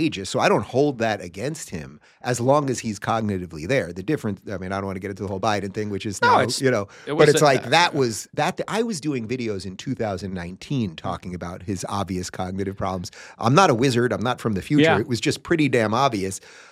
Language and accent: English; Long Island, New York, United States; also born or lived in Brooklyn; So I'm from Brooklyn originally. I grew up in Long Island. Lived in New York City most of my life.